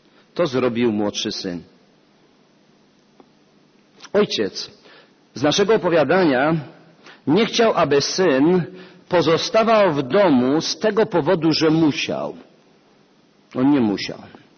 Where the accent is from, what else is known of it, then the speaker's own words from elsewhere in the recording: Oświęcim, Lesser Poland, Poland; Zarówno mój przedmówca, jak i ja pochodzimy spod Oświęcimia.